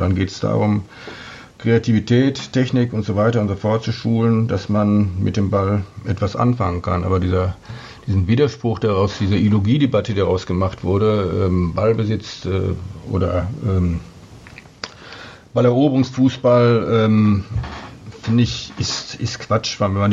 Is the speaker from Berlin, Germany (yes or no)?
no; Kamen, North Rhine-Westphalia, Germany; Ich bin in der Nähe von Dortmund aufgewachsen, in Kamen. Die meisten nur durch die Verkehrsnachrichten bekannt.